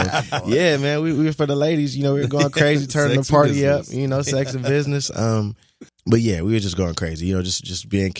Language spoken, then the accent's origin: English; California, United States; California, right next to Long Beach. Just being a kid, you know.